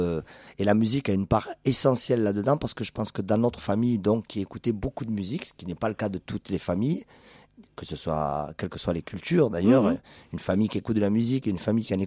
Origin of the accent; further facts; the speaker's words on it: Algeria; also born or lived in France; juste le fait de dire je suis algérien et français, donc il faut que je trouve un équilibre entre les deux.